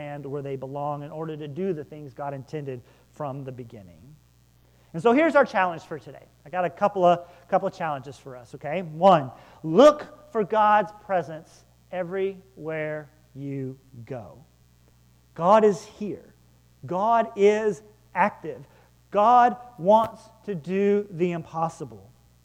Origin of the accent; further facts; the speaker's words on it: Arkansas, United States; And I'm from Arkansas, so that's how we say it.